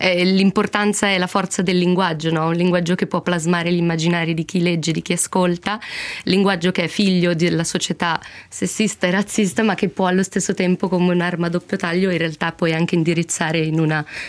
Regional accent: Switzerland

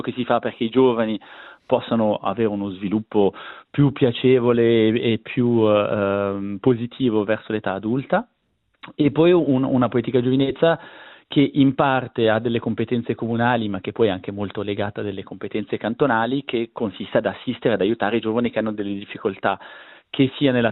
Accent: Ticino, Switzerland; moved away as an adult; also born or lived in Lausanne; Quando sono partito dal Ticino e sono andato a fare i miei studi universitari a Losanna, vivevo proprio su quell'incrocio che si vede nelle immagini

